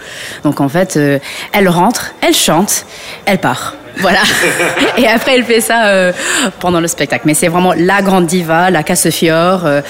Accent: United States; je suis américaine

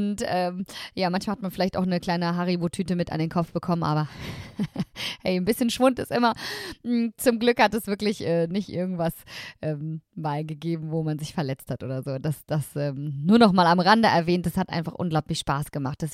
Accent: Hattingen, North Rhine-Westphalia, Germany; ich komme ja aus dem Ruhrgebiet, genauer gesagt aus Hattingen, aus der Nähe von Essen. Und das ist natürlich eine Karnevalshochburg.

